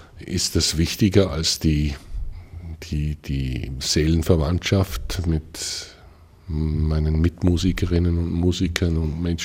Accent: Salzkammergut, Austria; ich komme aus dem Salzkammer, gut, das hat natürlich auch eine gewisse Tradition und ein Lebensgefühl, was man da mitkriegt.

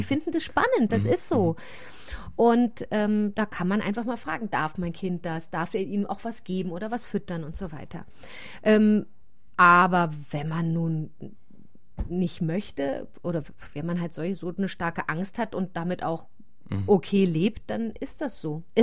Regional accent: Germany; now in Italy; Ja, ich weiß nicht, wie das hier in Südtirol ist. Bei uns in Deutschland ist es verpönt als das Spiel der alten Frauen.

